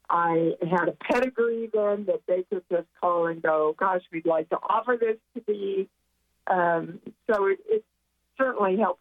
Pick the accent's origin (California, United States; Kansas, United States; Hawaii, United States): Kansas, United States; I was raised in Kansas, and You can take the girl out of Kansas, but you're never going to take Kansas out of the girl, baby.